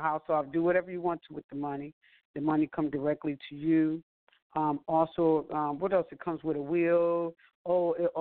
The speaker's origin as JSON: {"language": "English", "town": "Buffalo", "region": "New York", "country": "United States", "tie": "born or raised there", "said": "from Buffalo, New York. That's my hometown, so I have to definitely shout him out."}